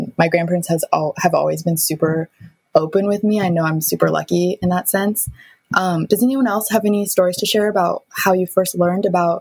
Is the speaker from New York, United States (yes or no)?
no; Seattle, Washington, United States; So my family was all in Southern California before the war, even though I was born and raised in Seattle.